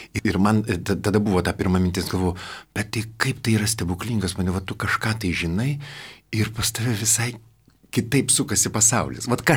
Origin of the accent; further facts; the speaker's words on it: Klaipėda, Klaipėda County, Lithuania; moved away as an adult; now in Vilnius, Lithuania; aš Klaipėdoje baigiau tą muzikos technikumą tuo metu ir atvažiavom čia į Vilnių įstoti, tai mes klaipėdiečiai